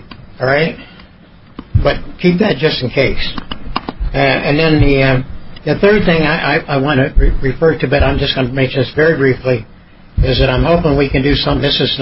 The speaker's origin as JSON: {"language": "English", "region": "Florida", "country": "United States", "said": "Now, I'm from Florida, so I want you to know it's a major sacrifice for me to be here this part."}